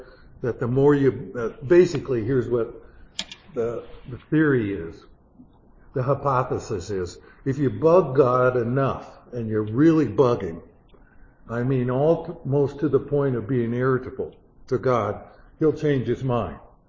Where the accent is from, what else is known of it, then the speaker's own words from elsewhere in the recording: Irving, Texas, United States; And I come from the South, where before football games, when I was in junior high, played football, and they would have a prayer.